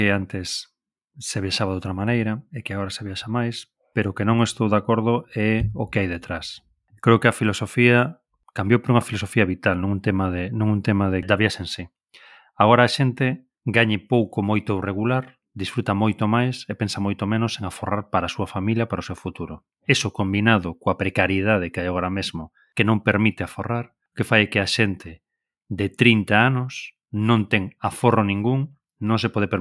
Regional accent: Vigo, Galicia, Spain; nós somos de Vigo, entón os meus pais veraneaban ou en Vigo

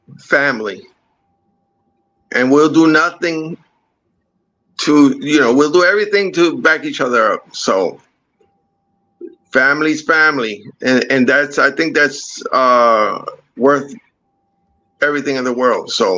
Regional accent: Bronx, New York, United States; We're from the Bronx, New York. I grew up in the Bronx in the 70s, the toughest borough in New York City.

